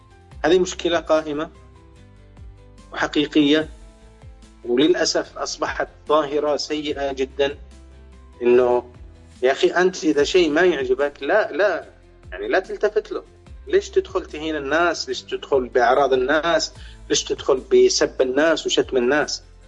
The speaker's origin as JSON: {"language": "Arabic", "country": "Yemen", "said": "إحنا ميزتنا أننا غيورين اليمنيين"}